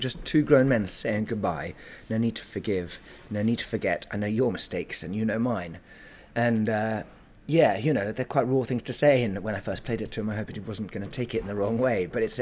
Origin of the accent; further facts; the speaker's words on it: United Kingdom; he and I are really close, but we're British men, ex-army, both of us, who are emotionally stunted.